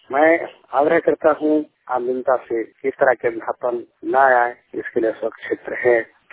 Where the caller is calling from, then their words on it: Hazaribagh, Jharkhand, India; जिला हजारीबाग, टिचाक प्रखंड से मैं बोल रहा हूँ।